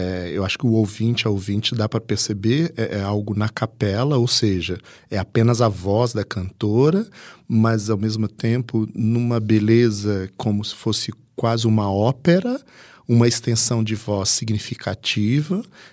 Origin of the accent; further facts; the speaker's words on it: Belo Horizonte, Minas Gerais, Brazil; moved away as an adult; now in São Paulo, Brazil; eu sou mineiro de Belo Horizonte, eu vim aqui para São Paulo já há 30 anos.